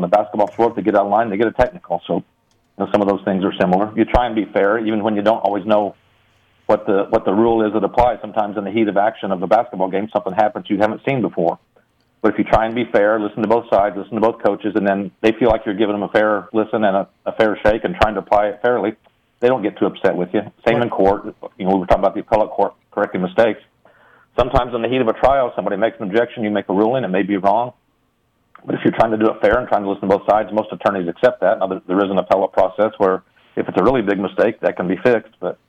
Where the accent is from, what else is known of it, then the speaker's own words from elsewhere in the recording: McLeansboro, Illinois, United States; For the most part, I grew up in McLeansboro on a small farm south of McLeansboro. We raised cattle and hogs and hay and corn and beans and wheat and just typical small farm, small tractors.